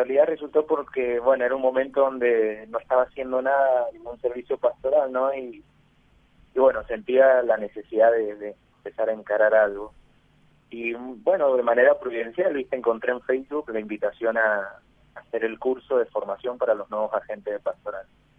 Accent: Mendoza, Argentina; Sí, soy de Mendoza.

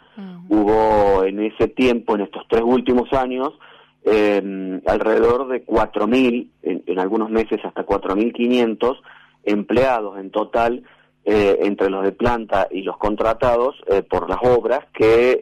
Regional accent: Río Tercero, Córdoba, Argentina; en realidad yo soy oriundo de Río Tercero, que está a 40 kilómetros aproximadamente de la central nuclear

